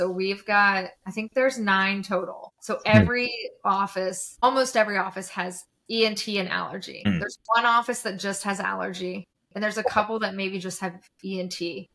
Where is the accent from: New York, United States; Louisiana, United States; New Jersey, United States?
Louisiana, United States; I grew up in Louisiana. I've had enough of the mosquitoes.